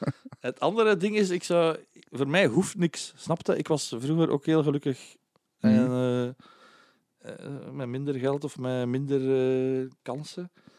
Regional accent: Aalst, East Flanders, Belgium; ik ben van Aalst.

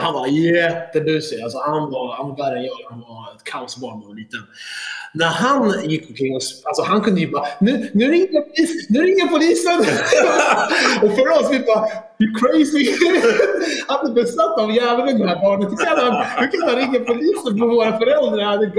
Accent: Sweden; born there; Jag föddes i Sverige samtidigt som mina föräldrar kom hit.

